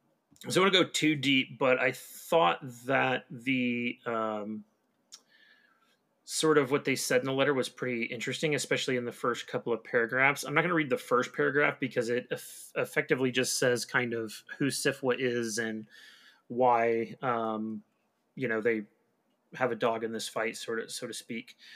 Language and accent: English; United States; Rishi Sunak? I'm American. Forgive me.